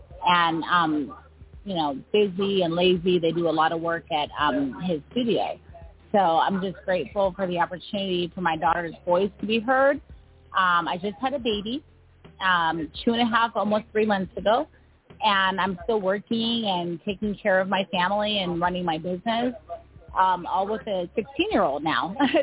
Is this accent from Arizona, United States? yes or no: yes; Phoenix, Arizona, United States; also born or lived in California; now in Orange County, United States; Well, I'm from Phoenix, Arizona, and I moved out here in 2010, but I've always been back and forth from Arizona to Cali. So I'm originally from Arizona, but I've been in Cali my whole life, Southern California.